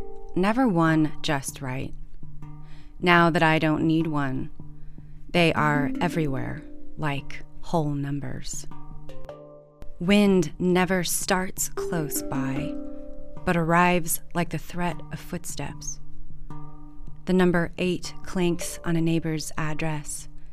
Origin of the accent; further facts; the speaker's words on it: Landers, California, United States; Starshine Road is actually the name of the road that I grew up on in Landers. And it holds a lot of weight for me. Landers is a really, it's a fairly depressing place. And it's very isolated.